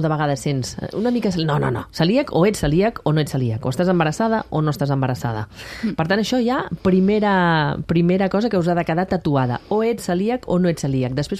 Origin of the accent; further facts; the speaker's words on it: Catalonia, Spain; No, molta gent del Baix Llobregat en general, perquè som una zona bastant poblada